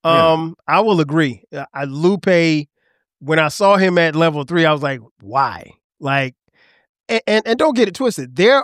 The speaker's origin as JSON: {"language": "English", "town": "Florence", "region": "South Carolina", "country": "United States", "said": "I am from Florence, South Carolina, and I went to South Carolina State."}